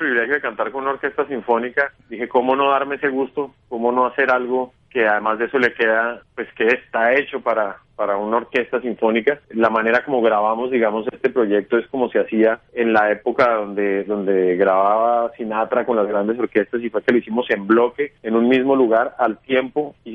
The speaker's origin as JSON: {"language": "Spanish", "country": "Colombia", "said": "la Orquesta Sinfónica Nacional de Colombia. Es una orquesta emblemática en mi país"}